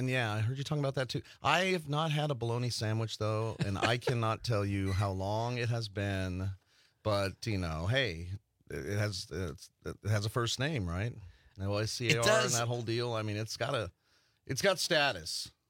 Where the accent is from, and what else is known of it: Las Vegas, Nevada, United States; born or raised there